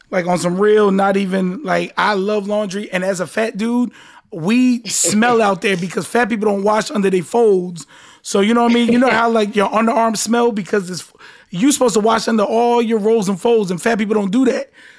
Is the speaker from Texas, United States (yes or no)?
no; New Jersey, United States; now in Miami, United States; I'm from Jersey. You already know all day. I live in Miami.